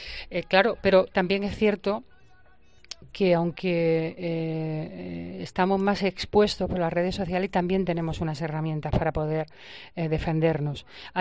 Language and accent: Spanish; Málaga, Andalusia, Spain; yo cuando era chica había un programa en Málaga de radio que se llamaba Cancionero.